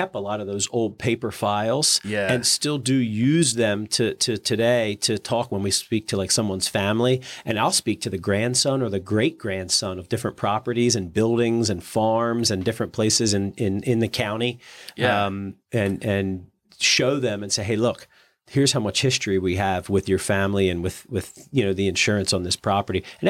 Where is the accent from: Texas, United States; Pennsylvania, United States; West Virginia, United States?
Pennsylvania, United States; Downingtown; So I grew up in Downingtown. I went to Downingtown schools, graduated from Downingtown High School before it split.